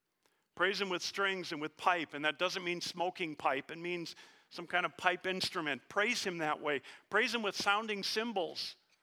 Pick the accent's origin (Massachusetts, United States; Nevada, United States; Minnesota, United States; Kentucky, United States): Minnesota, United States; They found out I was from Minnesota.